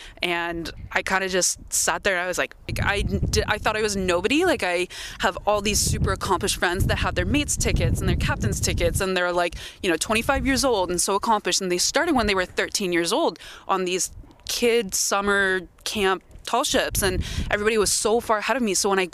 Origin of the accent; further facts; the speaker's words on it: Canada; I'm originally from Canada.